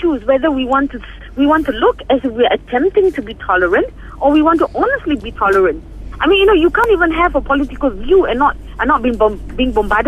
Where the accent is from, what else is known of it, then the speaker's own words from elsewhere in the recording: Malaysia; Okay, I love myself as a Malaysian.